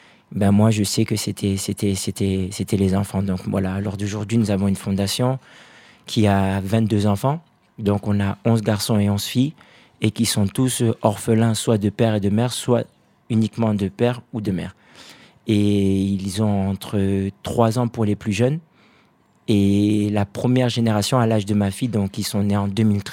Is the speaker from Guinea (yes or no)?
yes; Forest Guinea, Guinea; Ben, moi, je viens de la Guinée forestière, donc c'est une partie de la Guinée qui est très, très retirée. C'est proche de la Sierra Leone.